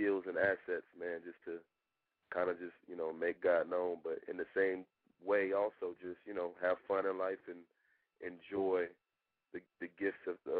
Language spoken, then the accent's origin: English; California, United States; Yo, man, I'm a dude from California, grew up in California